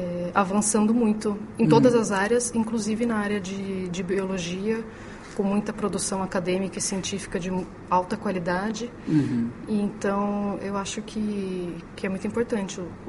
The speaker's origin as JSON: {"language": "Portuguese", "town": "Campinas", "region": "São Paulo", "country": "Brazil", "said": "De Campinas mesmo."}